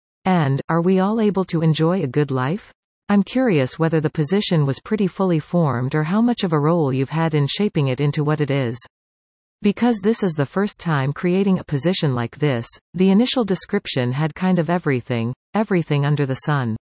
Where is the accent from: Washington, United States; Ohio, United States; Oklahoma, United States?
Washington, United States; Seattle; I grew up mostly in Seattle, Washington, and I had an interest in health and healthcare from a pretty young age.